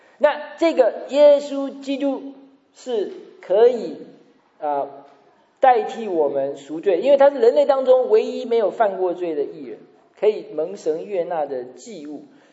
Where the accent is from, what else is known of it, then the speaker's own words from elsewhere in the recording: China; 我们中国人都不太谈死亡啊